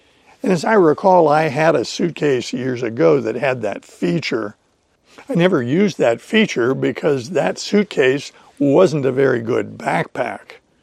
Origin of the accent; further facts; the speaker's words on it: East Coast, United States; Growing up in the East Coast of the United States, fairly close to sea level, I was used to summers being hot and winters being cooler, but never dreadfully cold. We never saw snow where I lived.